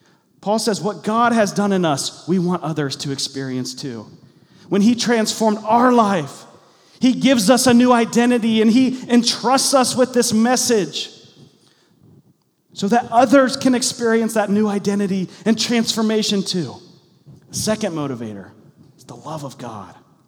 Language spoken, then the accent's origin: English; Hilliard, Ohio, United States; And I grew up in out in Hilliard, actually close to West Jeff.